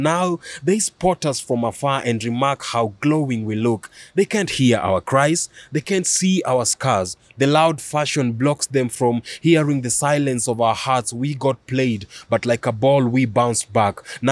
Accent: Kenya; born there; I'm Kenyan by birth, maybe Ugandan by faith.

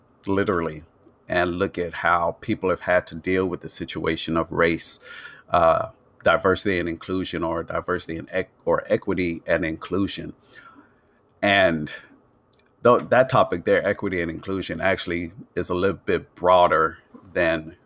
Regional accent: Trinidad & Tobago; but they didn't sound like me because I'm from Trinidad. I had an accent.

